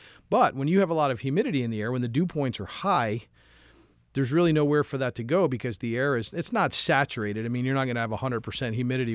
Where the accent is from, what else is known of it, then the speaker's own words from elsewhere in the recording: Albany, New York, United States; You know, I always maintain this because I grew up in Albany, but I think that somehow I was the stork got something wrong because I think I was born down south.